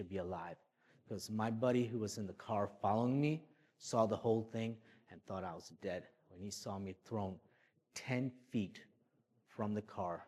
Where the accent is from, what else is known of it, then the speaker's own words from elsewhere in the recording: Liberia; So I grew up in Liberia, which drives on the right side like Americans do.